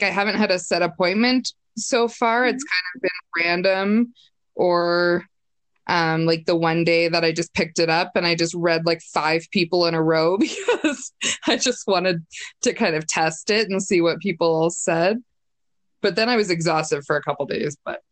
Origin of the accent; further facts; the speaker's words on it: Canada; Like, I'm Canadian, so I apologize for anything anyways.